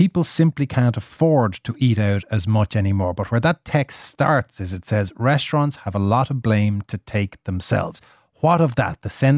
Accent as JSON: {"language": "English", "country": "Ireland", "tie": "born or raised there"}